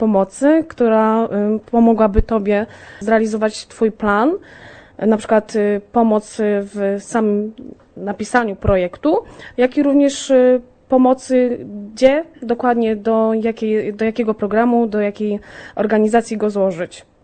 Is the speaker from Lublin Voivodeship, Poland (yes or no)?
no; Szczecin, West Pomeranian Voivodeship, Poland; jestem ze Szczecina.